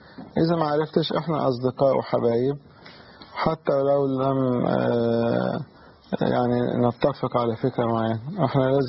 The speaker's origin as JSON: {"language": "Arabic", "country": "Egypt", "said": "طبعا في سببين مهمين على الاقل عندنا في مصر."}